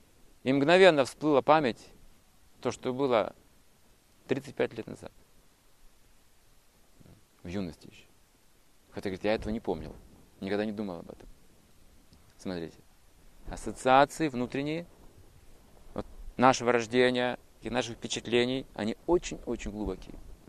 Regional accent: Sakhalin Oblast, Russia; also born or lived in Kazakhstan; now in Almaty, Kazakhstan; Что я прожил детство на Сахалине. Родился я в Казахстане. Когда мне исполнился год, родители переехали на север Сахалина. Так что я не помню практически Казахстана. Но сейчас я живу в Алмате, мне нравится это место.

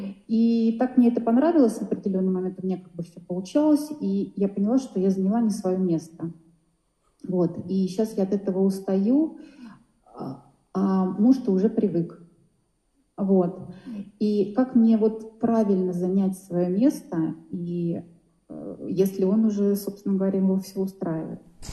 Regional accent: Podolsk, Moscow Oblast, Russia; я из Подольска.

